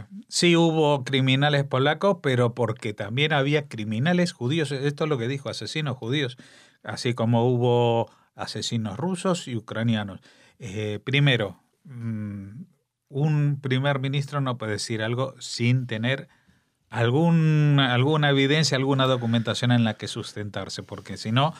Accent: Spain; como español

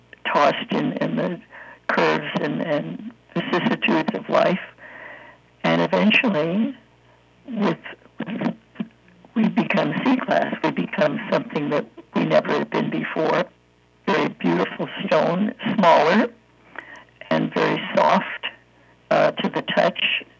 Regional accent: East Coast, United States; When I was a little girl, I was raised on the Atlantic coast, on the East Coast, and I swam in the Atlantic Ocean.

